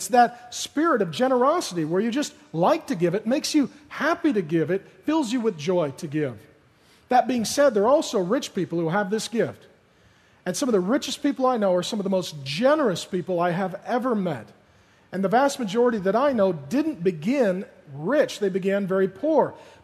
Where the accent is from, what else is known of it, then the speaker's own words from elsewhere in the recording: SeaTac, Washington, United States; I grew up in SeaTac, and we had some really lean, hard times.